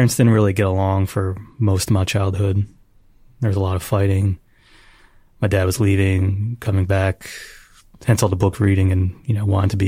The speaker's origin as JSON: {"language": "English", "town": "Bradley Gardens", "region": "New Jersey", "country": "United States", "tie": "born or raised there", "said": "I grew up in Bradley Gardens. It's part of the greater Bridgewater, Raritan area."}